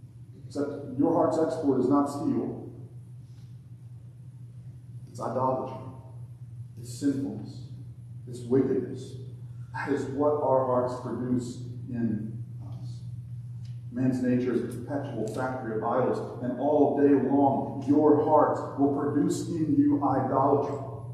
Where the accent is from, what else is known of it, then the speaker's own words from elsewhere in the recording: Alabama, United States; When I was growing up in Alabama, my dad worked for several years at a steel mill.